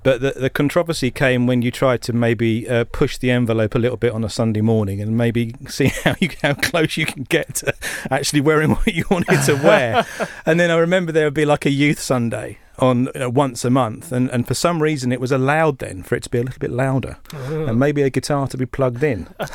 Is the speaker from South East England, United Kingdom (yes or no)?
no; East of England, United Kingdom; Yeah, we grew up in Essex